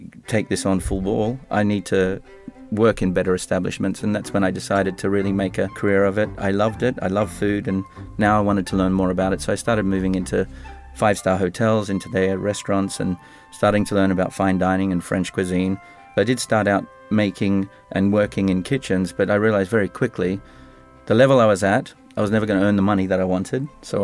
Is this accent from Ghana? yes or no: no; Sydney, New South Wales, Australia; born there; I was born in Sydney in 1972.